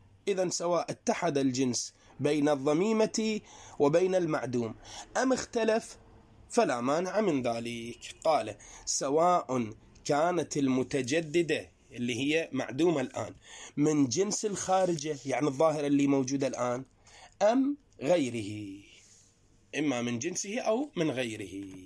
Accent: Iraq; احنا عندنا في العراق

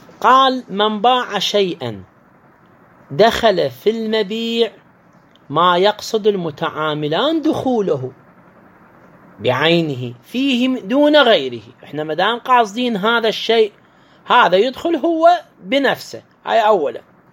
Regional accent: Iraq; عندنا في العراق

